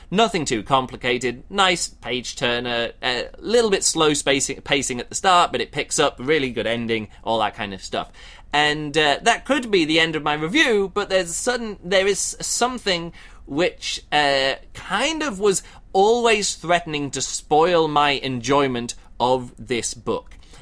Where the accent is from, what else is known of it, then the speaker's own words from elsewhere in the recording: South East England, United Kingdom; born there; also born or lived in Midlands; different parts of England that I've lived in the past, people think I'm taking the piss because I slip into their accents a bit too easy. I'm like, oh, no, I was born in Kent. Oh, no, I lived all this time in the Midlands or whatever.